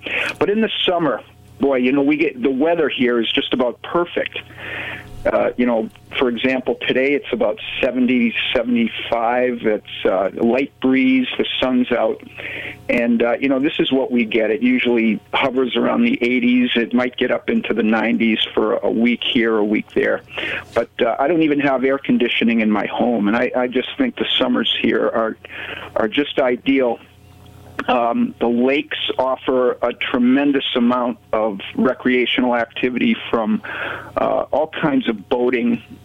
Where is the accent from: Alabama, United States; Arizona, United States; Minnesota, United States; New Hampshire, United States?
New Hampshire, United States; Manchester; I've lived here all my life. I grew up in Manchester.